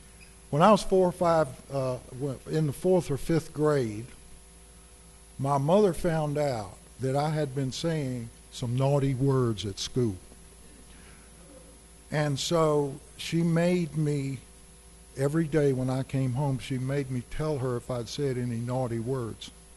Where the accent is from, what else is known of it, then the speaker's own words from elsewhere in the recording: Richmond, Virginia, United States; I grew up in Richmond, Virginia. My father was a Presbyterian minister and a professor of theology at a Presbyterian seminary.